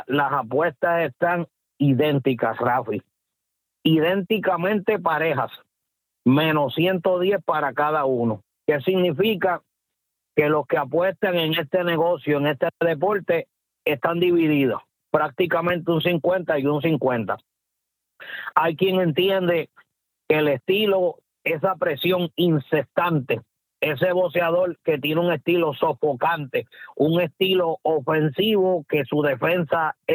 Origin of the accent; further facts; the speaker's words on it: Puerto Rico; Que debe de ser la misma como puertorriqueño, pues seguro que sí, sentimentalmente voy al mío.